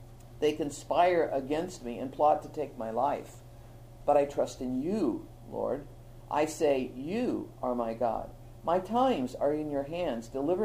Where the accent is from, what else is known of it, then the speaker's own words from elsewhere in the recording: Ireland; Redheads have tempers. Irish, you know, I'm Irish. I have a temper.